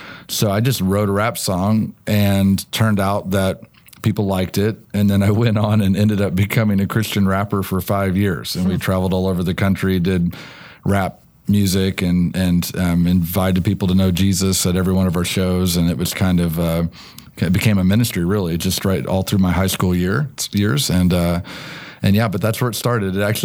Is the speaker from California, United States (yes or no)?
no; Illinois, United States; now in Edmond, United States; So I grew up in Illinois, but my wife and I, we've been here for 25 years. So we're definitely from Oklahoma now.